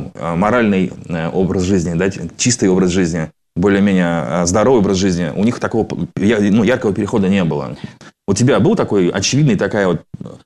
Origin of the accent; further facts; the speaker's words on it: Saint Petersburg, Russia; born there; Мы с тобой ровесники, на самом-то деле, да, мне тоже будет в этом году 39 лет. У нас тоже, у меня тоже есть дети. Я тоже родился в Ленинграде.